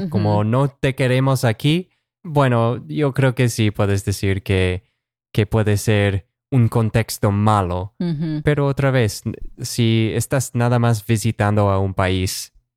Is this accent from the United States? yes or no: yes; United States; Lo digo cada vez, en cada episodio del podcast